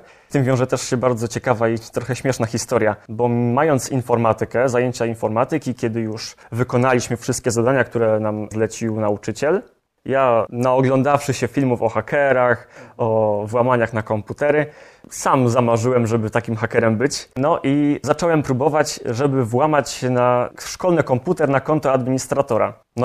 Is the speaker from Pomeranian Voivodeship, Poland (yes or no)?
no; Nowe Skalmierzyce, Greater Poland Voivodeship, Poland; Pochodzę z małej miejscowości niedaleko Kalisza, Nowe Skalmierzyce. Nie taka mała, ale jednak zdecydowanie mniejsza niż Kalisz.